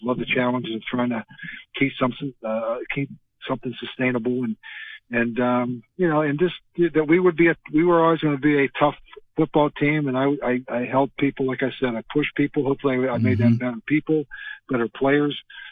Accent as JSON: {"language": "English", "region": "Pennsylvania", "country": "United States", "tie": "born or raised there", "said": "growing up in Western Pennsylvania, my father had a lot of impact on me."}